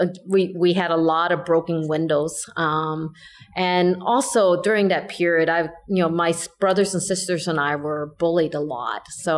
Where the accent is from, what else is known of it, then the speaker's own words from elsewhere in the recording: San Francisco, California, United States; born there; Yeah, so I was born in San Francisco to two really, really strong parents.